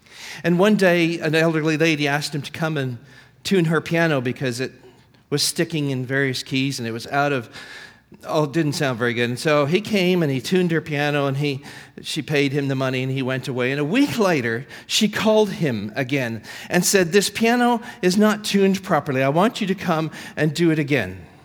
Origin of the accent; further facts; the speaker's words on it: India; But I was born and raised in India, and my rebellious years was when I was in India as a boarding school student.